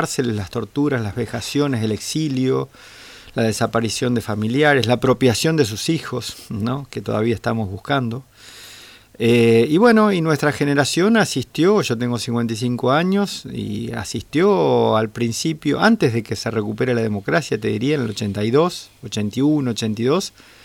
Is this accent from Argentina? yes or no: yes; Santa Fe, Argentina; como santafesinos y como expresión de esa generación